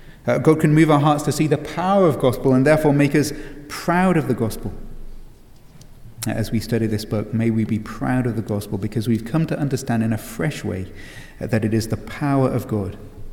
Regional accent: England, United Kingdom; Don't forget that I'm English. The English aren't known for getting overly excited about anything, except maybe Premier League soccer.

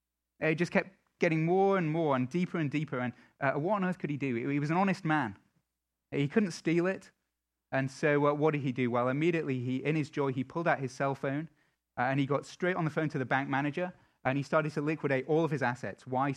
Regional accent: England, United Kingdom; I'm an Englishman.

